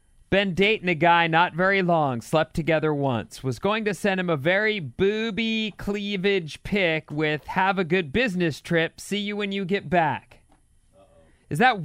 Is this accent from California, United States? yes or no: yes; Watsonville, California, United States; I grew up in Watsonville, 5 minutes to the beach.